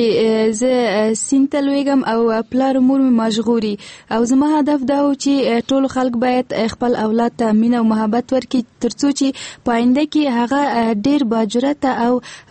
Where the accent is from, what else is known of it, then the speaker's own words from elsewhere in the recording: Andar, Ghazni, Afghanistan; زه د غزنی ولایت یم، د اندړو د ولسوالۍ نه.